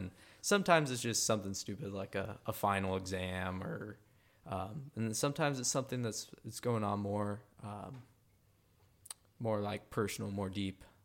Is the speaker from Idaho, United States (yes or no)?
yes; Idaho, United States; they didn't like pay attention to anything else except for that I was from Idaho.